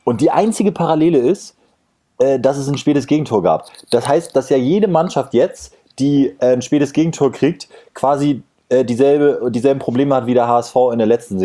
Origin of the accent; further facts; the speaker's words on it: Kiel, Schleswig-Holstein, Germany; Kiel ist nicht nur meine Heimatstadt